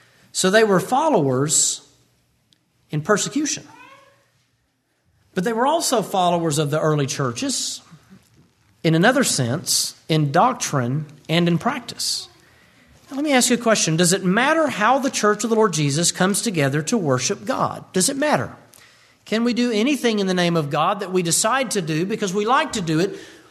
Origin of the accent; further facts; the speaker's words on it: Moody, Alabama, United States; the school I grew up going to in Moody, Alabama